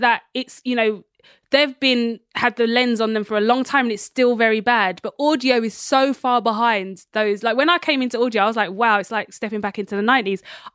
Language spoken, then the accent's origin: English; United Kingdom; because I watch a lot of American TV, as every Brit does.